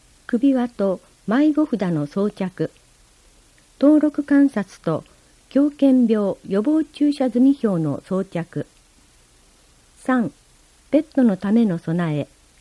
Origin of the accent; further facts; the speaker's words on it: Futsukaichi, Fukuoka, Japan; でも山笠といえばやはり博多祇園山笠が一番に浮かぶのは、地理的に博多に近い二日市に生まれ育ったからでしょうか。